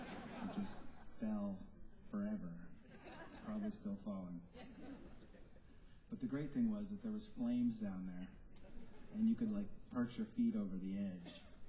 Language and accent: English; Moscow, Idaho, United States; I'm going to move back to my hometown. I'm going to quit all this. And without thinking twice, I went and I bought the worst house in Moscow, Idaho.